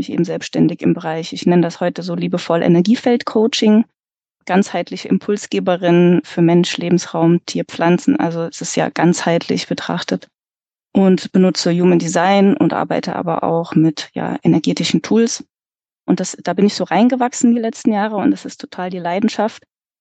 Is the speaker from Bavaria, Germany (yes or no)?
no; Frankfurt, Hesse, Germany; bin 41, bin alleinerziehende Mama, komme aus dem Raum Frankfurt